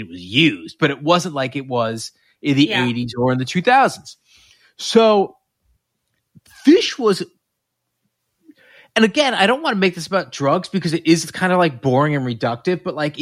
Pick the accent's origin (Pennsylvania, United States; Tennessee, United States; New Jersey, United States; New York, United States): New York, United States; I was I'm from New York. I went to camp. I'm friends with a lot of Jews. I am Jewish.